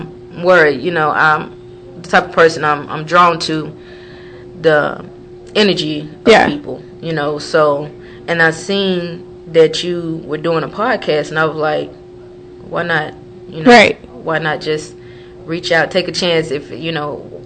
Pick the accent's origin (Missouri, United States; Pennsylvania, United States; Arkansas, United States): Arkansas, United States; Well, I am originally from Arkansas, Southeast Arkansas, born and raised in Durham Heart, and a mother of two.